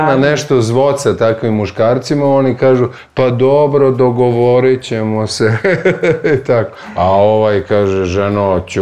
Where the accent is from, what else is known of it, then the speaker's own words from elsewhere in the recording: Zemun, Belgrade, Serbia; Ono što se kaže kod nas u Zemunu